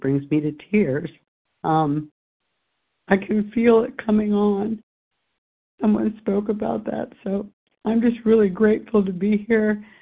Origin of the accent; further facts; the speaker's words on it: Delaware, United States; I am new, and I am from Delaware.